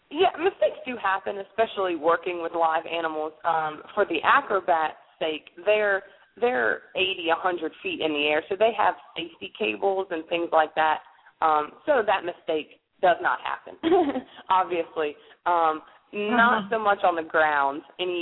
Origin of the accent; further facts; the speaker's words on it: Virginia, United States; also born or lived in South Carolina; I grew up in Virginia. I went to college in South Carolina, and then I developed a love for sweet tea and this terrible accent.